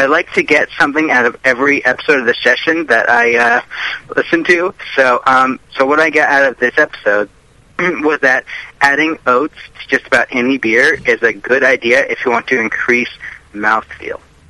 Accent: United States; I'm American, you fucker.

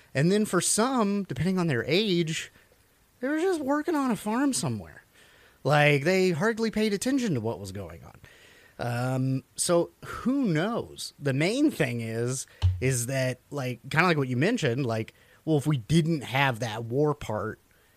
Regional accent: Missouri, United States; growing up in Missouri, we were, if we were below the Mason-Dixon, you were Confederate. Above it, they were the Northerners. And so I grew up in Southwest Missouri.

